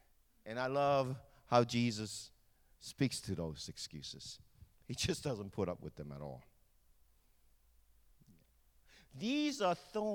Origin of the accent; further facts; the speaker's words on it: Hong Kong; moved away; because I came from Hong Kong, and because I've heard stories from my mother and my grandmother